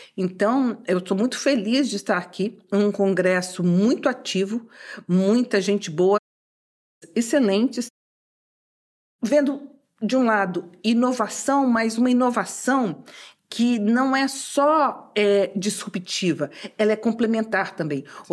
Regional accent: Brazil; que sou brasileira

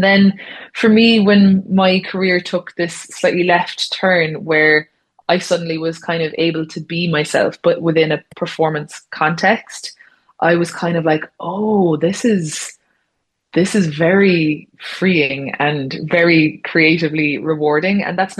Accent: Ireland; which we as Irish people are not all that used to in Ireland.

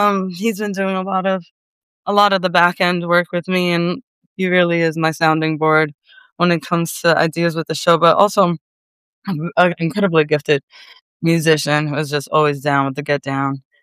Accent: New York, United States; I'm very New Yorker nowhere. I mean, the entire show takes place in the subway ride.

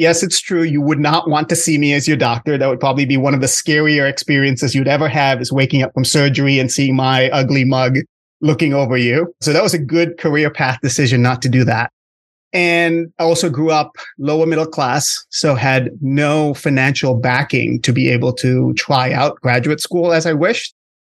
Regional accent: Singapore; moved away as an adult; now in United States; I grew up in Singapore, came to the US for college in the late 80s, met the love of my life in college, and we've been together ever since.

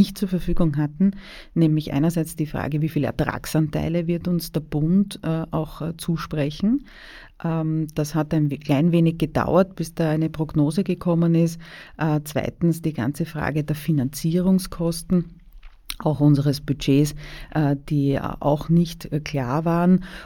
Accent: Vienna, Austria; Ich komme ja selber aus Döbling. Ich kann sagen, der Weinbau ist in meinem Bezirk, der gehört einfach zum Alltag dazu.

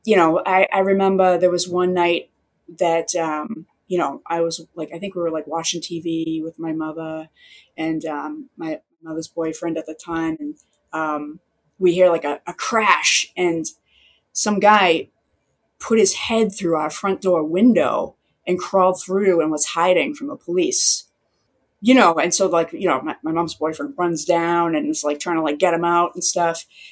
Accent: Dorchester, Massachusetts, United States; accent: Dorchester; I grew up in Dorchester and like I definitely talk like my mother and my brother. My dad also has a Dorchester accent, but it's like almost like more old school.

